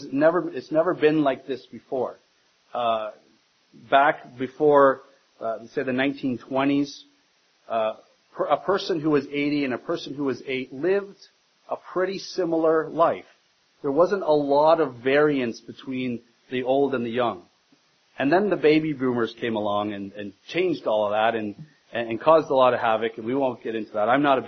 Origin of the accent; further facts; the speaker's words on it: Scotland, United Kingdom; I'm from Scotland, as many of you would know, and Scotland is known for their sheep, right?